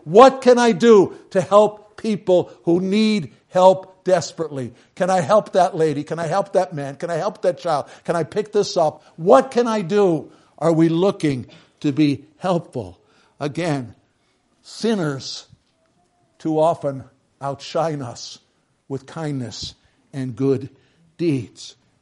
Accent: New York City, New York, United States; no, I grew up in New York City. I'm used to the subways in New York City and so forth.

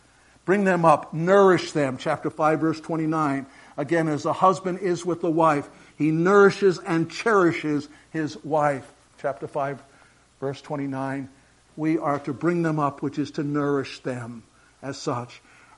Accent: Staten Island, New York, United States; Again, growing up in New York City, not Manhattan, but Staten Island. It was part of New York City.

